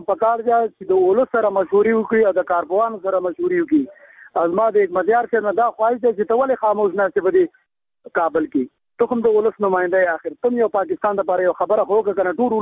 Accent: Nangarhar, Afghanistan; د ننګرهار یو

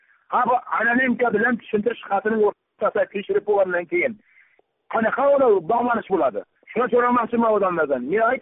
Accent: Qamash, Qashqadaryo Region, Uzbekistan; Men O'zbekistondanman. Ichkarisdanman. Qashqadaryo O'zbekiston Respublikasi Qashqadaryo viloyatidanman. Qamash tumanidanman.

